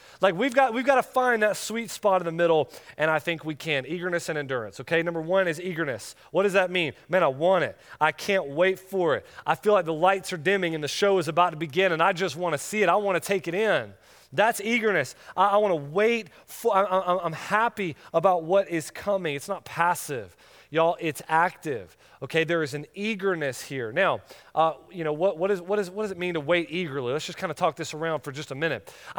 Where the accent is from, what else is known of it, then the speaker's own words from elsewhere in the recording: Florida, United States; I grew up in North Florida, and at that time in the 80s